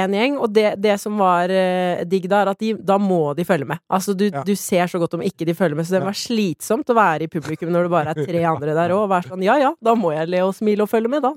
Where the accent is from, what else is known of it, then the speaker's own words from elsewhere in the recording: Porsgrunn, Vestfold og Telemark, Norway; Litt overalt, med Porsgrunn.